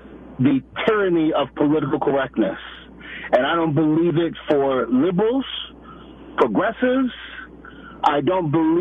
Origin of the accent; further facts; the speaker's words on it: New York, United States; now in Nevada, United States; Kevin, you know that I came here from New York. I've been out here 11 years, and I is a Nevadan, okay? But I am originally from New York, all right?